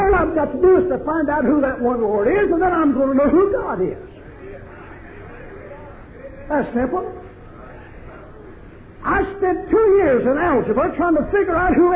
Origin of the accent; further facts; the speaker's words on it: the South, United States; You see, I'm from the South. And I've always said you all. You see, I was baptized 47 years ago. I was born and reared in an Indian country.